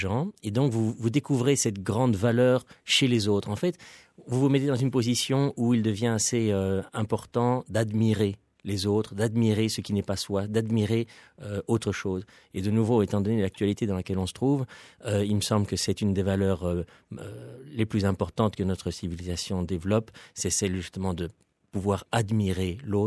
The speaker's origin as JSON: {"language": "French", "region": "Brussels", "country": "Belgium", "tie": "born there", "also_born_or_lived": "Barcelona", "said": "Non, moi je suis né ici à Bruxelles."}